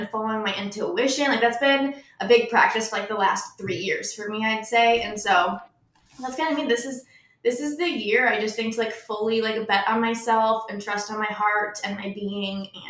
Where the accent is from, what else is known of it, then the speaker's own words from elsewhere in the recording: Cleveland, Ohio, United States; also born or lived in Las Vegas; I grew up in Cleveland, but I moved to Vegas for 7 years. I lived in a van, traveled for a year.